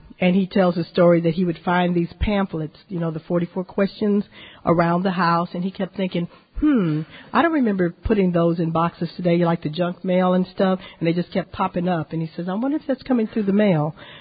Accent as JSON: {"language": "English", "town": "Corpus Christi", "region": "Texas", "country": "United States", "tie": "born or raised there", "said": "I am a native Texan. I'm born and raised in Corpus Christi."}